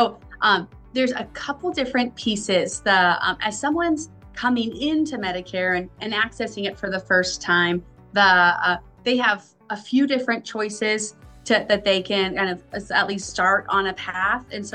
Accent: Idaho, United States; So I am born and raised in Idaho.

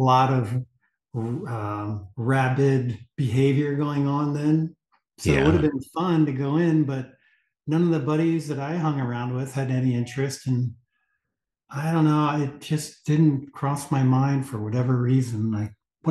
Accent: Montclair, New Jersey, United States; And so we lived in Montclair. And he would take the train in to the city every day. So it was just growing up in New Jersey, in the suburbs of New

